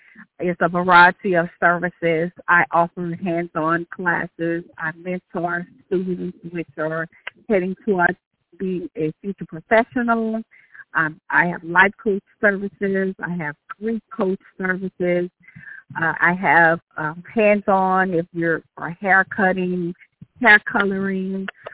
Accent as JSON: {"language": "English", "town": "Lafayette", "region": "Louisiana", "country": "United States", "said": "So everyone thinks of New Orleans, but I'm from Lafayette, Louisiana."}